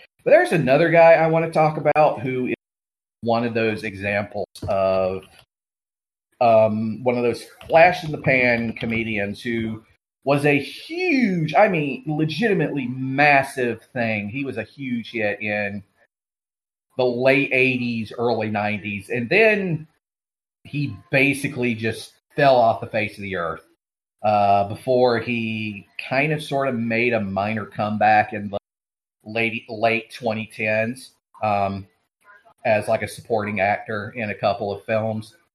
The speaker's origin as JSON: {"language": "English", "region": "Georgia", "country": "United States", "said": "But, you know, I'm from Georgia, so, yeah."}